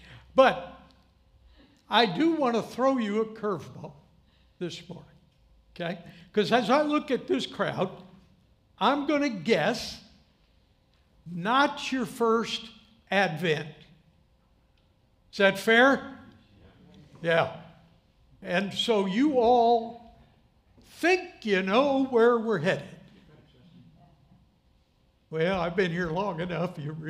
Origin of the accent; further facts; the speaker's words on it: St. Louis, Missouri, United States; But I grew up in St. Louis. You might know that.